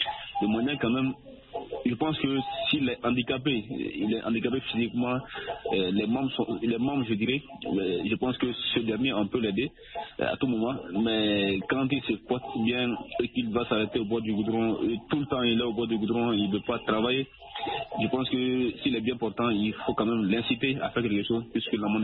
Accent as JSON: {"language": "French", "country": "Mali", "said": "Chez nous, au Mali, on les appelle les grébous. C'est un terme bambara."}